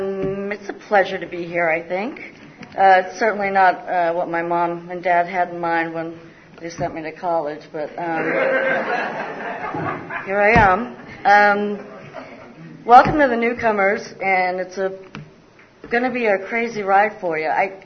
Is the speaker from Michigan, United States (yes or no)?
no; Burlington, Massachusetts, United States; born there; I was born in Burlington, Mass., a baby of six kids.